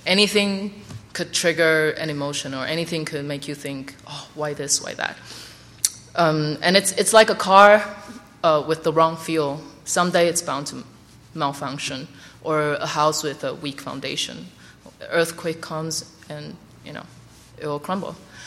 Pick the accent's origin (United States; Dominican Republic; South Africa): Dominican Republic; I guess some of you guys probably know that I'm from the Dominican Republic. And although I grew up there, and I've lived there for many years